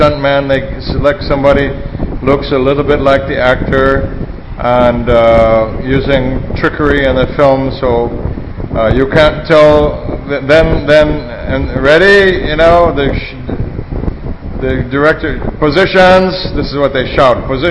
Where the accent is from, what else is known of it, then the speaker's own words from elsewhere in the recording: Los Angeles, California, United States; So I come from Los Angeles, USA, Hollywood.